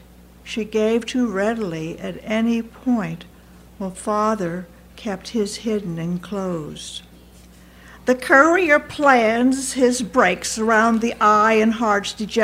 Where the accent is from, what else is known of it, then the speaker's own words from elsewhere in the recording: Pennsylvania, United States; I grew up in Erie County, and of course I-79 goes from Pittsburgh to that.